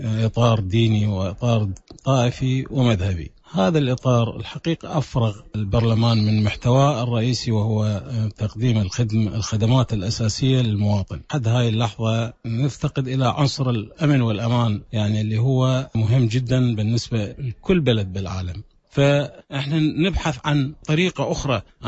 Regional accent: Iraq; احنا عراقيين

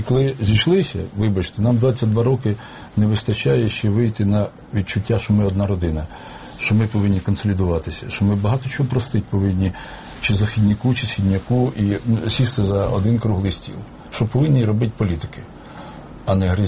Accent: Sumy Oblast, Ukraine; частина моєї рідної Сумщини.

